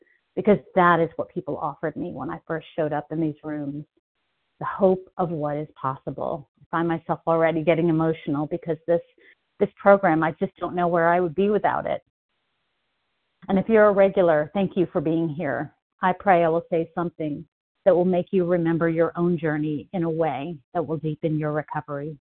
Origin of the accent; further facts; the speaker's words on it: Long Island, New York, United States; born there; So I was born on Long Island, New York, in 1968. Yep, just turned 57.